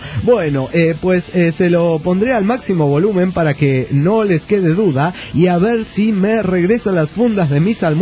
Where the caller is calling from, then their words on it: Burzaco, Buenos Aires Province, Argentina; Soy de Buenos Aires, Argentina